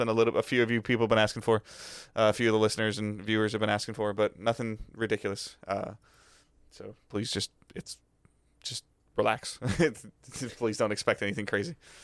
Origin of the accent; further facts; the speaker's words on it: Detroit, Michigan, United States; And then growing up in Metro Detroit, like Detroit city, like the amount of space that Detroit takes up is ridiculous